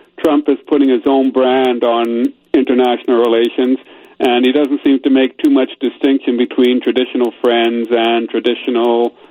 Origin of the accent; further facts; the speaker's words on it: Canada; born there; Being a Canadian by birth, it's quite similar to the 4th of July.